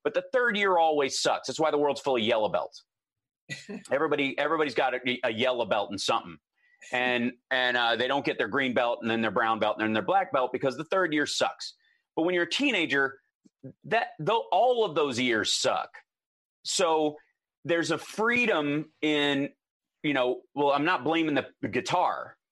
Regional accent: Peaks Mill, Kentucky, United States; When I grew up in Kentucky, the idea of doing any of it was all fantasy or just impossible. Like there is no, when you grow up in Peaks Mill, Kentucky, there is no, you know, musician, like rock star anyways.

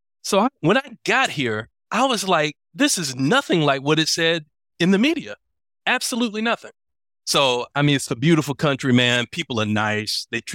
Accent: Atlanta, Georgia, United States; moved away as an adult; now in Bogotá, Colombia; Yeah, actually, man, I'm from Atlanta originally.

